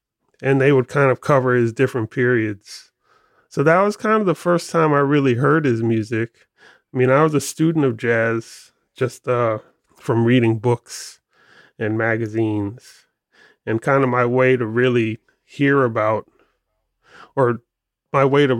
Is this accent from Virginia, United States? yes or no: yes; Hampton, Virginia, United States; I grew up in Hampton, Virginia, which is a small city in Hampton Roads on the, you know, in southeastern Virginia.